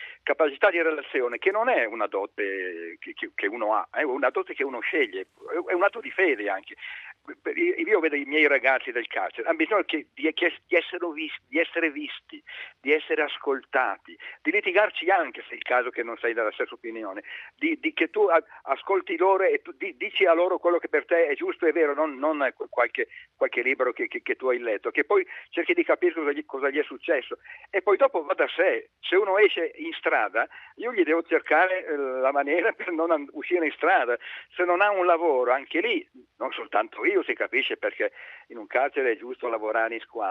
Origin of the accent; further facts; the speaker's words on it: Milan, Lombardy, Italy; per me che sono milanese